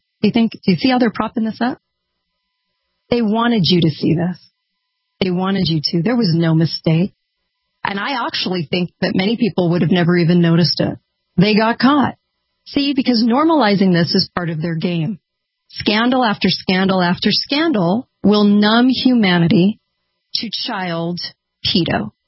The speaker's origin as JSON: {"language": "English", "region": "California", "country": "United States", "said": "You get this type of stuff from California, which I'm from California, so I can make fun of California"}